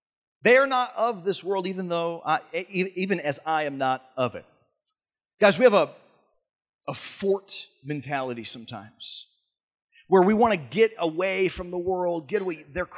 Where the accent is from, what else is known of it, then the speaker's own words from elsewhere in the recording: Michigan, United States; because I'm from the North Country, the hills of the north of Michigan